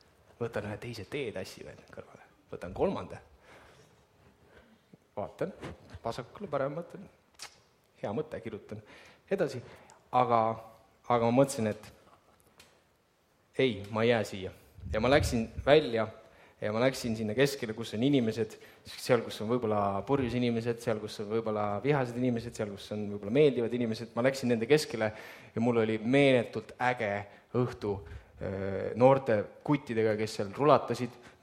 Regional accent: Viljandi, Viljandi County, Estonia; Mina olen Viljandist pärit

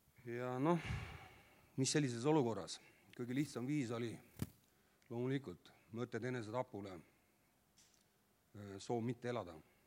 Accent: Pärnu, Pärnu County, Estonia; Kõigepealt ma tutvustan ennast. Ma olen pärit Pärnust. Ma olen 42-aastane. Ma olen 3 lapse isa.

